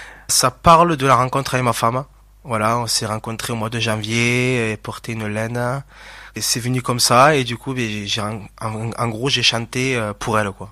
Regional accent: Narbonne, Occitanie, France; je suis de Narbonne

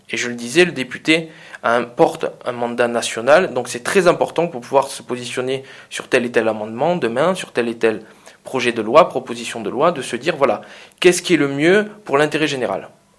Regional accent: Narbonne, Occitanie, France; je suis né à Narbonne, je suis d'ici, je suis certes parti plusieurs années, mais c'est vrai qu'en étant revenu

